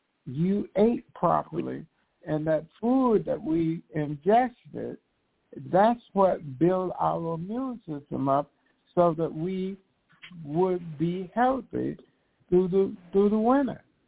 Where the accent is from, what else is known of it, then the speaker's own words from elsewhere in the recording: the South, United States; Whenever I'm 77, and I grew up in the South on a farm. There were no doctors.